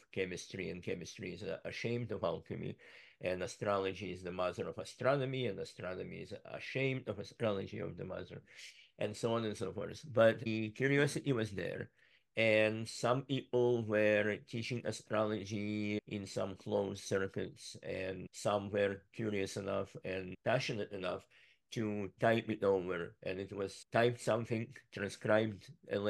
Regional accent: Vilnius, Vilnius County, Lithuania; English is a second language; I am from Vilnius, Lithuania. That was part of USSR. I was born in 1969.

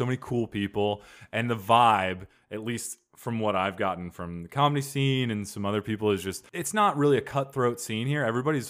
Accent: Cottonwood, Arizona, United States; also born or lived in Phoenix; I'm originally from here as well, second generation. I was born in Phoenix, but I grew up in Cottonwood, Arizona. Yeah, on a farm.

